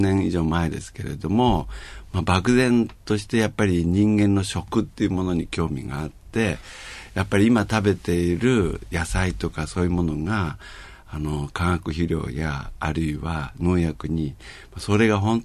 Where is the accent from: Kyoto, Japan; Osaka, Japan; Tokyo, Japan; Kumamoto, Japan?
Tokyo, Japan; also born or lived in Yokohama; 私は横浜、まあ、東京育ちだったんですけど、まあ、小学校の時に田舎生活を2年間してたということで